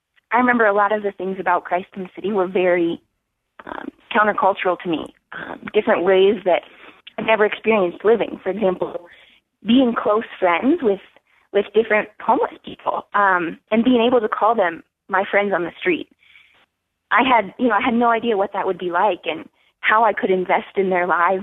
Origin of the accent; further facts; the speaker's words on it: Denver, Colorado, United States; also born or lived in Kansas; Yeah, I'm actually from Denver. So I grew up here and went to school in Kansas